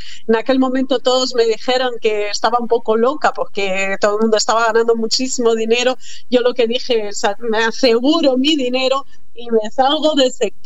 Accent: Brazil; now in Bilbao, Spain; Uno de mis socios, también brasileño, somos tres socios, un vasco de aquí de Bilbao y dos brasileños.

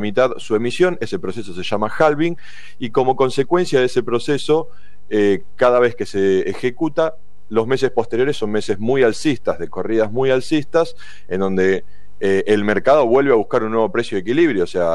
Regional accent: Argentina; Sin lugar a dudas, sería interesante como argentino caminar por allá

